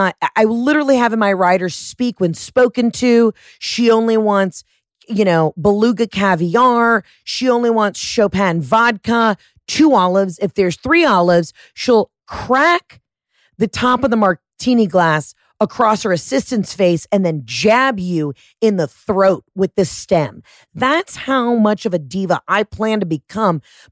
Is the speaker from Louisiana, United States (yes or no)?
no; Atlanta, Georgia, United States; Like, I'm from Atlanta. That is my jam.